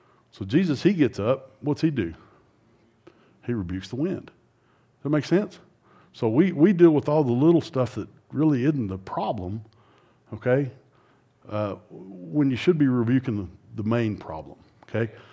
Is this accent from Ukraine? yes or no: no; Hereford, Texas, United States; So I came from Hereford, Texas.